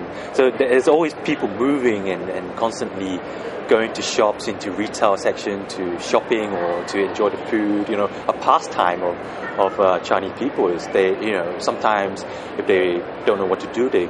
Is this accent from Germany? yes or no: no; London, United Kingdom; also born or lived in Macau; So I was born in Macau, but I grew up in London, so in England.